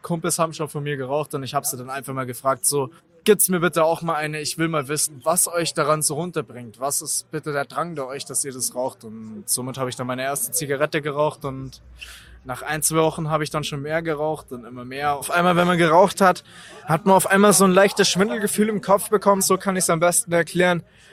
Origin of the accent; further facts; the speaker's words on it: Rosenheim, Bavaria, Germany; ich komme aus der Nähe von Rosenheim und ja, bin erst 18 Jahre alt.